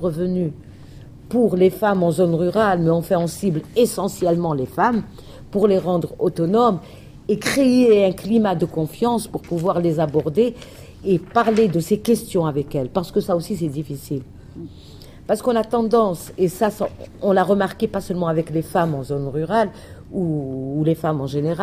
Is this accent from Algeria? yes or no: yes; Kabylie, Algeria; moi je suis de Kabylie, donc je sais ce que je dis.